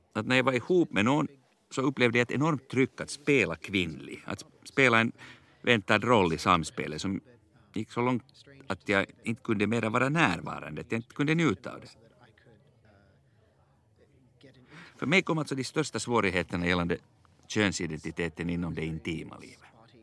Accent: London, Ontario, Canada; also born or lived in Vancouver; now in Sweden; Jag växte upp i London, Ontario, gick i skola i Toronto och tog en examen i engelska, teater och biologi.

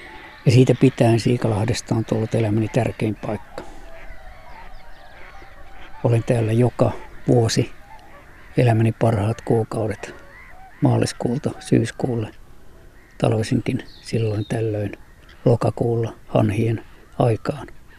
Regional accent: Lappee, South Karelia, Finland; Tulimme lättähatulla Lauritsalasta. Minä olin Lappeen poikia. Lappeelta oli muutamia muitakin koulutovereita.

